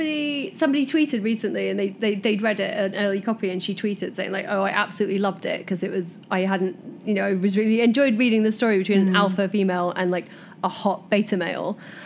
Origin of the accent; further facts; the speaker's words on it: Doncaster, Yorkshire and the Humber, United Kingdom; I can't. I'm from Doncaster.